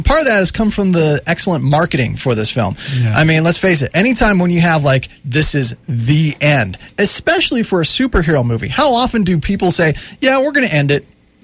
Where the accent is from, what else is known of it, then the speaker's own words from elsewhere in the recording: Colorado, United States; It's my home state, and it's been hit hard, and my heart breaks for what's been going on in Colorado the past couple months.